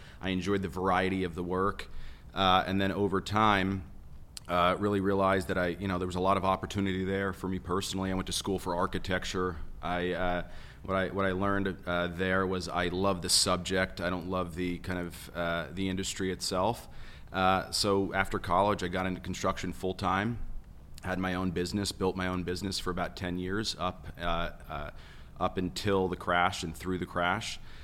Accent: New York, United States; So originally from New York, grew up working construction

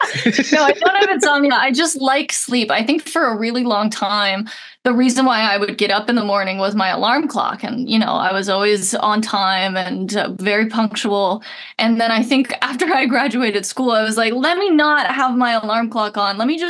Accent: Pennington, New Jersey, United States; So I'm from a small town in New Jersey called Pennington. But no one really knows where Pennington is.

